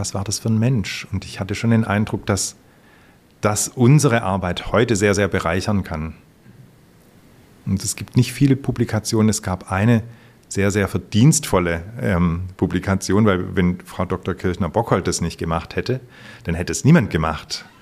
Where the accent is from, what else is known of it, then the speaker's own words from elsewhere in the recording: Baden-Württemberg, Germany; Ja, ich bin im Süden von Deutschland geboren, in der Nähe von Stuttgart und tatsächlich in einem ganz, ganz kleinen Dorf als Hausgeburt. Gleiches Bett wie meine Schwester.